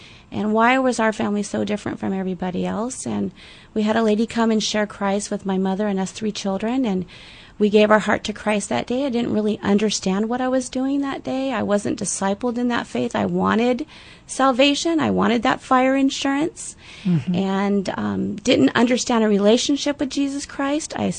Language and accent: English; West Covina, California, United States; I grew up in the beautiful state of California where the smog settles in the valley of San Gabriel Valley in West Covina area.